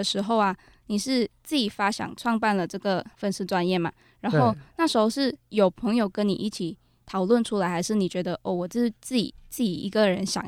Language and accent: Chinese; Malaysia; 我这个来自马来西亚的人没有一点地理概念